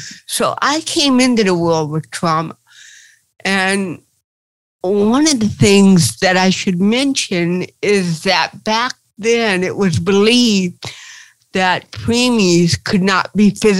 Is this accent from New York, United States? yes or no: yes; Buffalo, New York, United States; born there; Well, I was born in Buffalo, New York.